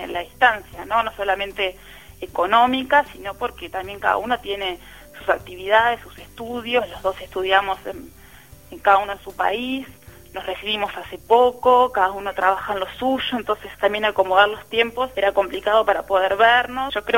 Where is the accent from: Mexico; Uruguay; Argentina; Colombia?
Uruguay; soy de Uruguay, tengo 24 años.